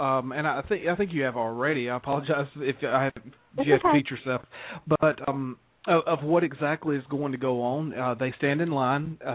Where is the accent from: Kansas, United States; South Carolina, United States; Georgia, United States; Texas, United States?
Georgia, United States; Atlanta; But my hometown, Atlanta, Georgia, where you auditioned.